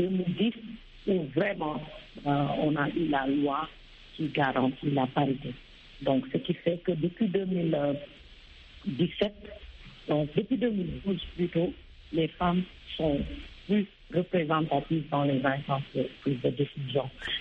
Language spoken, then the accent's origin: French; Togo; Je dirais, chez moi au Togo, la participation des femmes reste encore minoritaire.